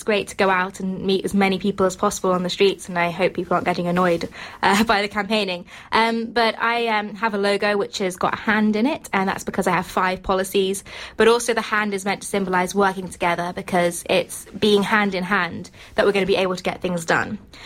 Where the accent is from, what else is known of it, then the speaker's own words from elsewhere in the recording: Stamford, East Midlands, United Kingdom; Thanks, Mark. And I'm from South Lincolnshire, a little town called Stamford, which is really similar to St Andrews. It's got three streets, it's got a golf course, it's got not many shops.